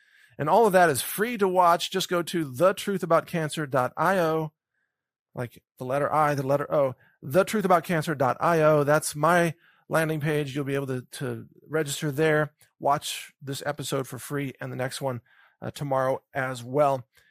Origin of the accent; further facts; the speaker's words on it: Texas, United States; And I can say that because I'm a Texan.